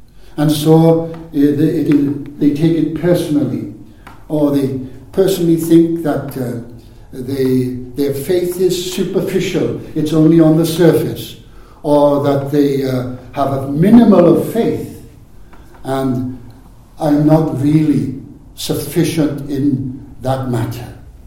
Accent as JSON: {"language": "English", "region": "Wales", "country": "United Kingdom", "said": "I'm a Welshman"}